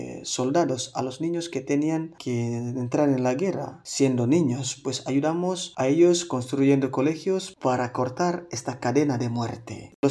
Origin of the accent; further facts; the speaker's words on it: Indonesia; Spanish is a second language; now in Spain; Yo vengo de Indonesia, pero actualmente vivo y trabajo en España.